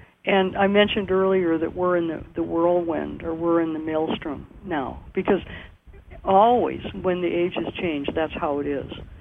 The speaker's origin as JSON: {"language": "English", "region": "California", "country": "United States", "said": "I certainly have a few thoughts about that, speaking to you as a Californian."}